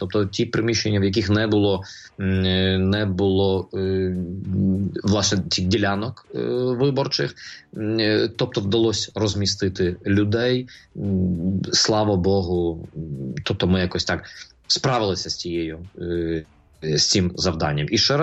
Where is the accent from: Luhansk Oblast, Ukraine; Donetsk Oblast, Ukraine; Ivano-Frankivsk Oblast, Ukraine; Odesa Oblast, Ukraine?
Odesa Oblast, Ukraine; Odesa; в моєму рідному місті в Одесі це є 133 національності